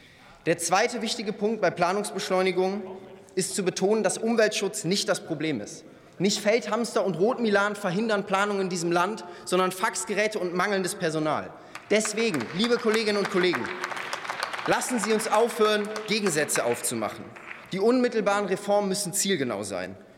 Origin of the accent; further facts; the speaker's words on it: Eifel, Germany; Ich bin in der Eifel groß geworden.